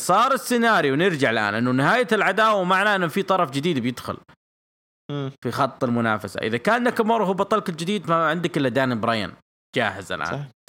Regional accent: Jeddah, Makkah Province, Saudi Arabia; عندنا في السعودية هنا في جدة

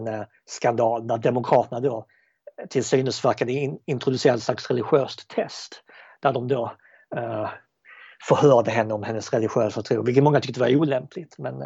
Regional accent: Sweden; Särskilt som svensk så kan man tycka att det här är det som sker just nu

